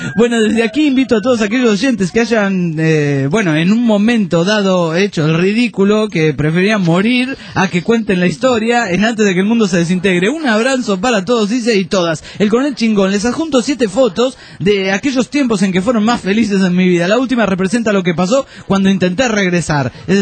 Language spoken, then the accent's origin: Spanish; Segovia, Castile and León, Spain; de Segovia, España.